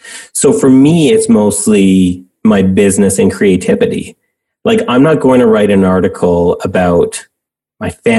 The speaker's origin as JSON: {"language": "English", "country": "Canada", "said": "I'm Canadian as well."}